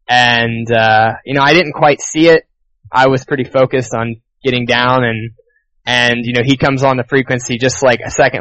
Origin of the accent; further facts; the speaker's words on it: Ohio, United States; now in San Francisco, United States; Originally I'm from West Central Ohio.